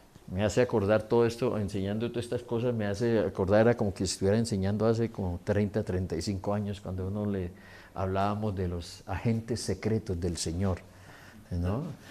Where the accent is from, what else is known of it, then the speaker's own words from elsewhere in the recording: Pamplona, Norte de Santander, Colombia; moved away as an adult; now in Bogotá, Colombia; venía de pueblo. Yo vine de Pamplona, pueblo pequeño, a estudiar aquí a Bogotá. Entonces, primero el choque fue violento de pueblerino a capitalino.